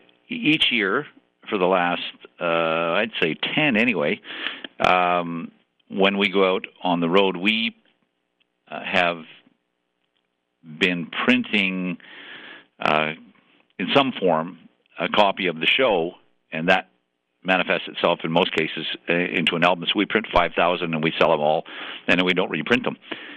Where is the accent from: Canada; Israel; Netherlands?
Canada; it strikes me that I have a responsibility as Canadian first and foremost, as a human being probably before that, but a Canadian to do what